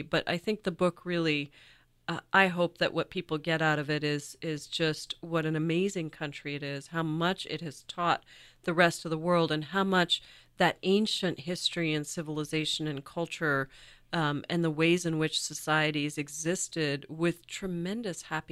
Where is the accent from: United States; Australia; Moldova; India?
India; And I'm very conscious as the author and as an Indian